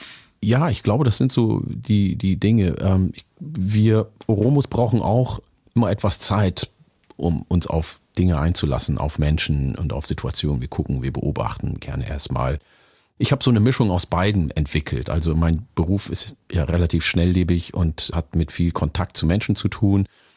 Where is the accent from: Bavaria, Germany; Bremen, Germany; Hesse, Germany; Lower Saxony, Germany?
Bremen, Germany; Ich bin aus Bremen und das empört ja viele, weil ich bin in Bremen und umzu aufgewachsen